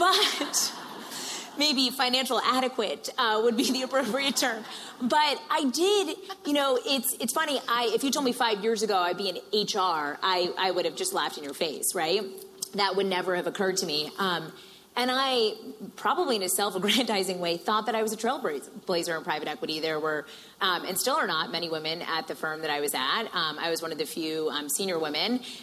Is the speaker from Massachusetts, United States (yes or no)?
yes; Boston, Massachusetts, United States; I'm from Boston. I live in the South End.